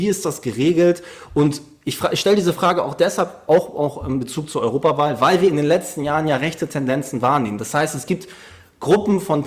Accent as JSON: {"language": "German", "region": "Hamburg", "country": "Germany", "tie": "born or raised there", "said": "Ich bin in Hamburg groß geworden. Ich merke dann immer, wie sehr ich Hamburger bin"}